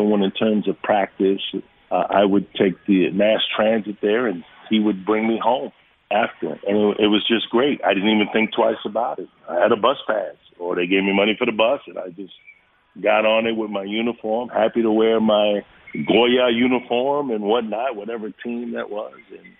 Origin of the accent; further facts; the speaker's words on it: Bronx, New York, United States; there's nothing bad I have to say about growing up in the South Bronx.